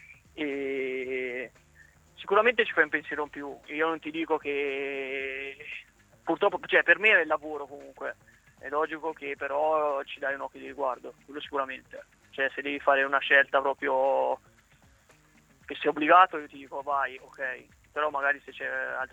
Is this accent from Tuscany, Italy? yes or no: yes; Carrara, Tuscany, Italy; io tipo che sono di Carrara